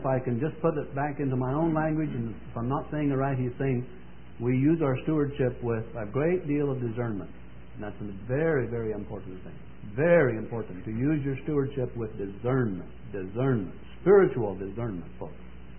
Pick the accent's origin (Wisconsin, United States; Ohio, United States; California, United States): Wisconsin, United States; Oshkosh; I was down in Missouri, southern Missouri one time, and somebody found out I was from Oshkosh.